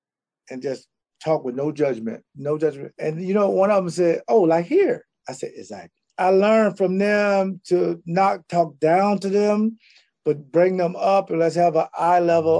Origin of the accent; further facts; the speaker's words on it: Jacksonville, Florida, United States; I'm from Jacksonville, Florida, the inner city. So it was a lot of African-American fathers weren't there